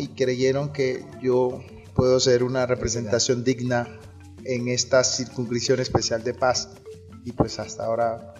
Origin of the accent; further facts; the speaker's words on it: Tumaco, Nariño, Colombia; me concentro pues principalmente en el Pacífico, de donde yo soy, y particularmente pues en mi Tumaco